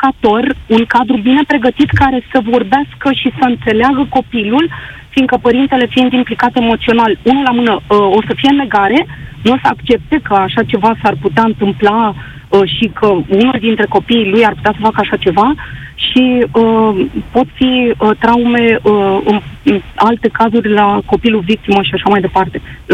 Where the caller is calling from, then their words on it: Bucharest, Romania; Sunt din București.